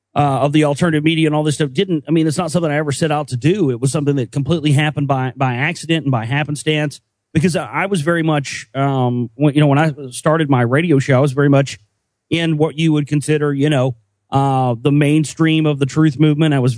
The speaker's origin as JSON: {"language": "English", "town": "Dallas", "region": "Texas", "country": "United States", "tie": "born or raised there", "said": "because he said that they had affiliations in Dallas where I live. That's my hometown."}